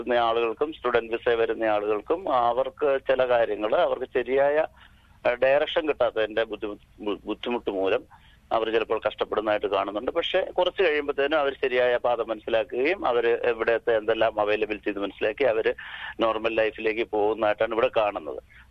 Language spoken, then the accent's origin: Malayalam; Onamthuruthu, Kerala, India; born there; കേരളത്തില് ഞാൻ ഓണന്തുരുത്ത് എന്ന് പറയുന്ന സ്ഥലത്താണ് ഞാൻ ജനിച്ചത്.